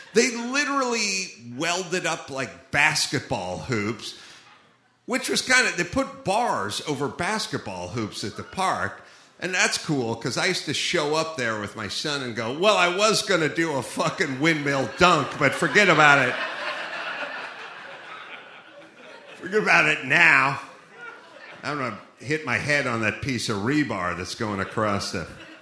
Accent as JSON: {"language": "English", "town": "Los Angeles", "region": "California", "country": "United States", "said": "I'm from Los Angeles, and Los Angeles is like our governor and our mayor in Los Angeles, California."}